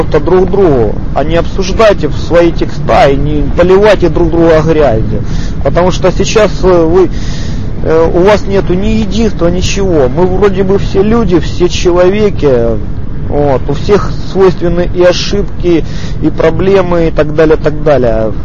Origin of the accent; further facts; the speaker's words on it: Donbas, Ukraine; я сам с края Донбасс. Я сам по матери белорус. Вот. И как бы я прожил свою часть в Донецке